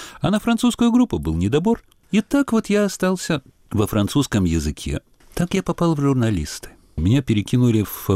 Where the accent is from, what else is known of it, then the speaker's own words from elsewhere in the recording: Kyiv, Ukraine; мой родной город – город, в котором я живу с, ну, условно, с 6 или 7 лет, это Киев. Мой гений места пребывает там, в Киеве.